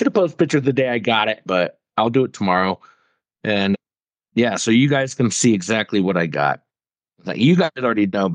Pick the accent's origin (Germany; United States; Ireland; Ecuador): Ireland; Thank you, Irish. Being Irish, I got nobody else to blame. I just happen to be one of the Irish with their name spelled correctly.